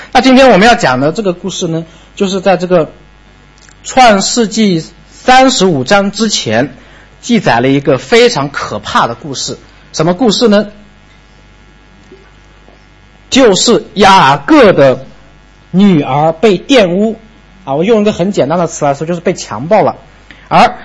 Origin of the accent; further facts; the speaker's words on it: Yunnan, China; now in Jinjiang, China; 我是在晋江侍奉施牧师同工，但是我的老家是云南的。